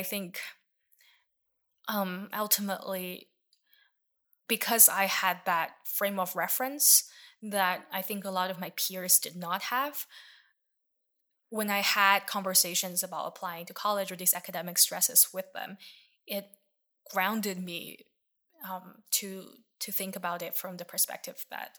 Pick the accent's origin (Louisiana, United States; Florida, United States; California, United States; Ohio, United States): California, United States; Claremont; I grew up in Claremont, and the town when I moved here was like super, super white